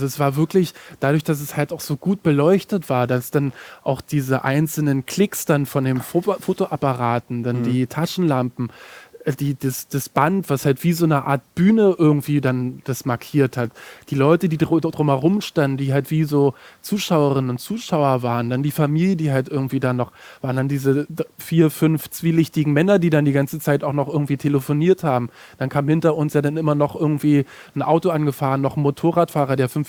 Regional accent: Germany; ich mache hier eine Dokumentation ich komme aus Deutschland, mache eine Dokumentation, sowas.

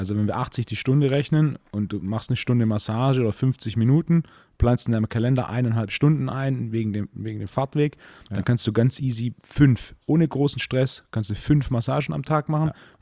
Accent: Baden-Württemberg, Germany; Ich bin ja Schwabe, ne?

